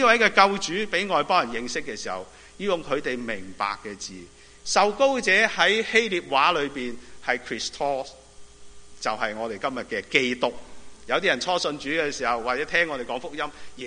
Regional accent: China; 我们中国人呢都似似地啲

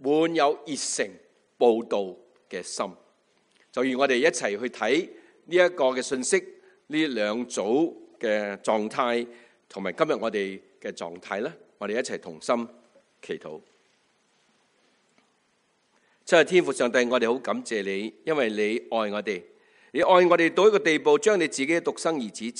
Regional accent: China; 我哋中国人嘅里数啊

